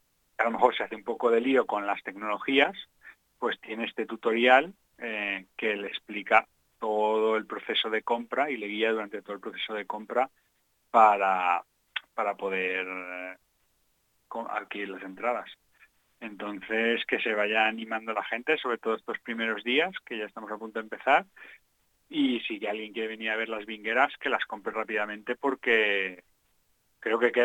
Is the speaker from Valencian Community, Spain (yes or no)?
yes; Valencia, Valencian Community, Spain; Yo, que soy de Valencia realmente